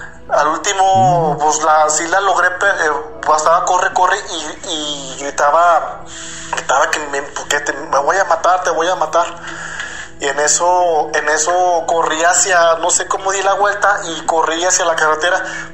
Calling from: Zacatecas, Mexico

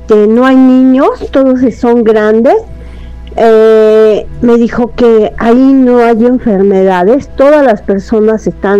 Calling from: Atizapán, State of Mexico, Mexico; de Atizapán, de Ledomex.

